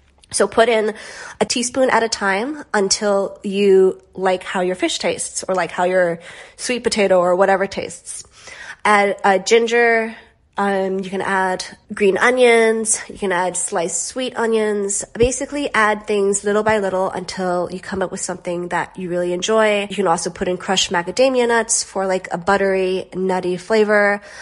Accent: Hawaii, United States; So I grew up in Hawaii. So my idea of Thanksgiving and Christmas is a little bit different from maybe what like a person raised on the mainland, their idea of Thanksgiving is.

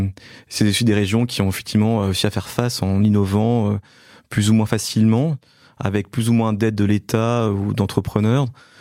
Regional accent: Belfort, Bourgogne-Franche-Comté, France; born there; Je suis né en fait à Belfort, donc dans l'est de la France, qui est une zone qui a été assez bouleversée par des crises industrielles.

